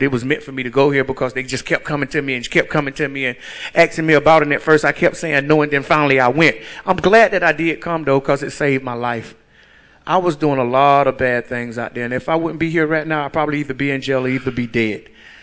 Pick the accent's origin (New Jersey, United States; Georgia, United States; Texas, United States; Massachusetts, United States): Georgia, United States; Baxley; I'm from Baxley, Georgia.